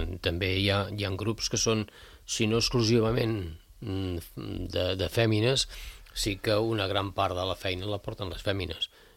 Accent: Santa Maria de Palau Tordera, Catalonia, Spain; Jo sóc de Palau.

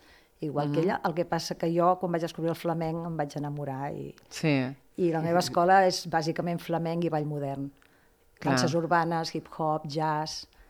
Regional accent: La Bisbal d'Empordà, Catalonia, Spain; accent: Girona; Jo soc de la Bisbal, d'Empordà

